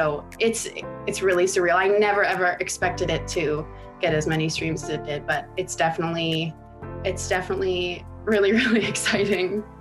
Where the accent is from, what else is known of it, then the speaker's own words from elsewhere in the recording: Calgary, Alberta, Canada; growing up in Calgary has definitely influenced the way I sing, because I grew up listening to a lot of country music. It's a bit of a cow town over there.